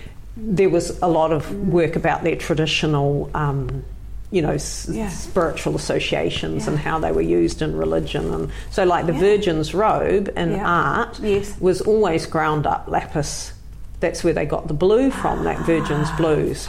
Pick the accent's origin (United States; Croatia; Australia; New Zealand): New Zealand; I'm Kiwi and all my vowels slide towards the middle.